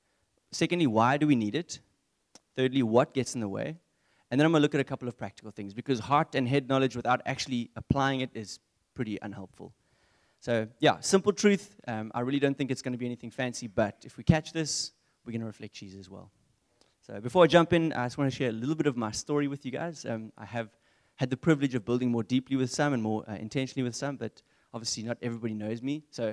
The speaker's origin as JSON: {"language": "English", "town": "Port Elizabeth", "region": "Eastern Cape", "country": "South Africa", "tie": "born or raised there", "said": "But I grew up in Port Elizabeth. I was a little chokerki growing up in the Storehouse Church."}